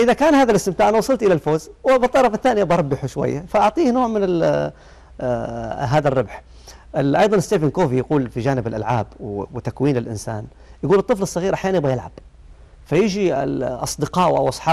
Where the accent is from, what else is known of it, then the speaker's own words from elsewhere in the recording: Saudi Arabia; أعضاء هيئة كبار العلماء عندنا في السعودية